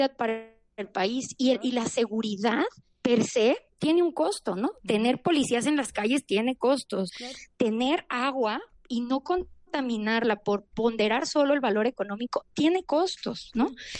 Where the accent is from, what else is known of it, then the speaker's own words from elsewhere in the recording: Mexico; y ese es un valor que como mexicanos queremos propiciar.